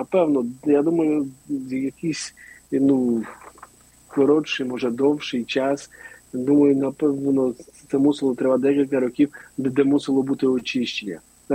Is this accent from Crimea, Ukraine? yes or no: no; Berdychiv, Zhytomyr Oblast, Ukraine; moved away; коли я приїхав в Бердичів, да, після 20 років, я виїхав з Бердичева у 2000-му, вернувся в 2020-му.